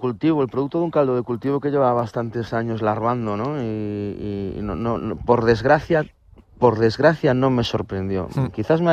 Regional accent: Galicia, Spain; y entonces me he perdido realmente en mi pueblo. Sí, hay procesiones, en Pontevedra son bastante conocidas, bastante famosas, en San Senso menos, pero las hay

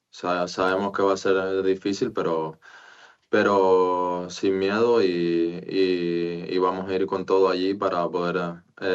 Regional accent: Spain; como jugador español, pues contento por ellos

